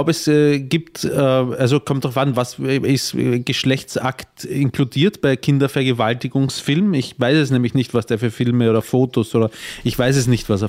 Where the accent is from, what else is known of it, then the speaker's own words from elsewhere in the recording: Vienna, Austria; also born or lived in Germany; Ich bin aus Wien, ich bin da geboren